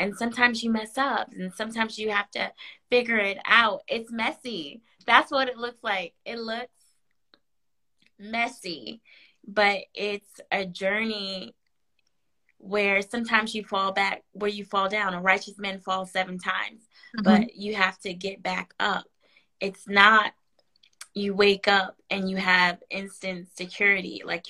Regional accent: New York, United States; now in Atlanta, United States; I am an actress here in Atlanta, but I am from New York, or I spent most of my life there. I am also a Christian.

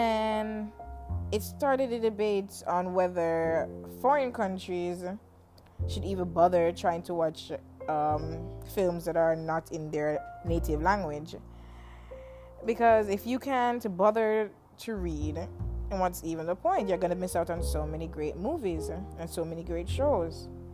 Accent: Jamaica; I remember watching one in Jamaica. If I'm from Jamaica.

